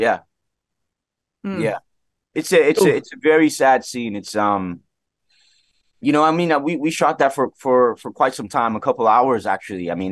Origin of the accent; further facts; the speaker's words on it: Toronto, Ontario, Canada; Scarborough, which is where I was born and raised here in Toronto.